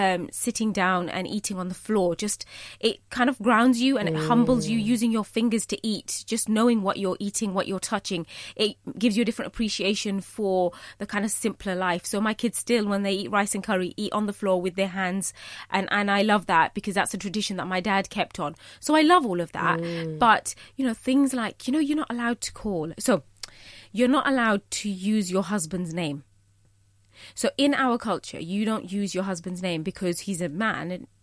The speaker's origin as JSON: {"language": "English", "country": "United Kingdom", "said": "I am Bangladeshi, you know, I'm British, but I'm also a Muslim."}